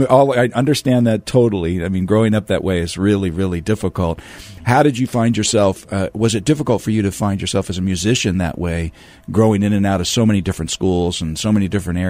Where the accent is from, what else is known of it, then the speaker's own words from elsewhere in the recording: San Diego, California, United States; also born or lived in West Virginia; I was also a military brat and I was born in West Virginia, but I was out here when it's La Jolla, San Diego, Chula Vista. I mean, we lived in so many different areas